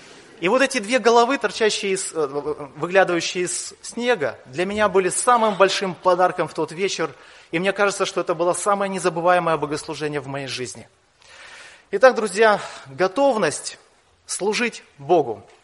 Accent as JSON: {"language": "Russian", "region": "Kamchatka Krai", "country": "Russia", "tie": "born or raised there", "said": "Я родился на Камчатке и жил там. Женился в Благовещенске. После женитьбы мы переехали на Нижний Амур, село Богородское. Это земля моих предков"}